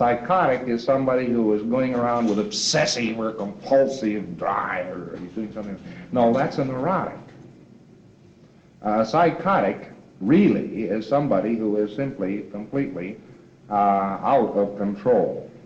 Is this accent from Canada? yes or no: yes; Saskatchewan, Canada; born there; but I was born in Saskatchewan, too.